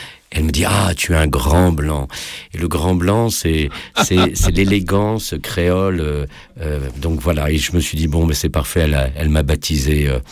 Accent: Réunion, France; lorsque je suis retourné sur l'île de mon enfance à La Réunion.

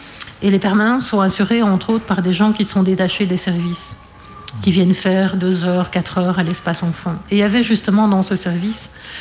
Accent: Belgium; Alors, chez nous, en Belgique.

